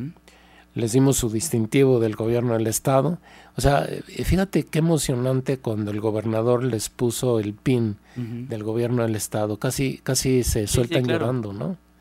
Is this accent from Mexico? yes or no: yes; Jalisco, Mexico; y de México nada más nosotros somos de Jalisco.